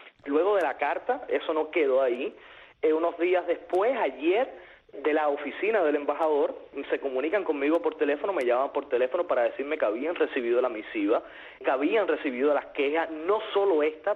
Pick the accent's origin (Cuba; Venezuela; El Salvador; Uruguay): Cuba; como cubanos, también sabemos